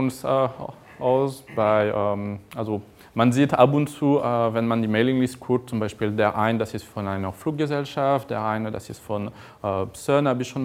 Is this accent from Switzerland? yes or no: no; France; German is a second language; now in Germany; So, ja, wie ich das nicht verstecken kann, bin ich Franzose. Ich arbeite aber in Deutschland, ich wohne in der Nähe von Bonn.